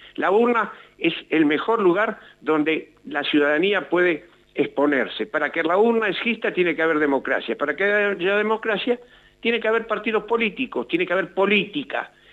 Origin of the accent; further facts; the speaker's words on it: Esquel, Chubut, Argentina; moved away; Mire, yo vengo de la cordillera. Hace 30 y tantos años que me fui de Esquel, pero la cordillera la tengo muy, la provincia la tengo muy recorrida en todos sus lugares, hasta los más recónditos de Chubut.